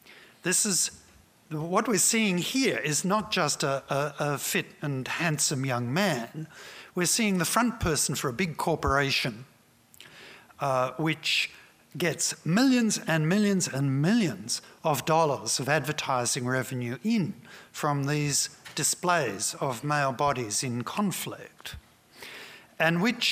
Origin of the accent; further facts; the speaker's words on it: Sydney, New South Wales, Australia; in my hometown of Sydney